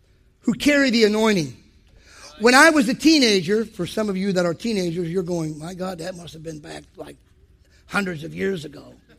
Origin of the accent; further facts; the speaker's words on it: Ohio, United States; See, years and years ago, I grew up in Ohio in a very Roman Catholic community.